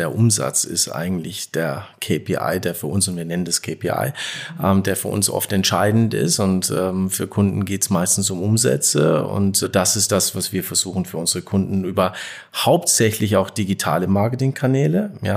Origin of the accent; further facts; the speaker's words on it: Bretten, Baden-Württemberg, Germany; Ich komme ursprünglich aus Bretten bei Karlsruhe.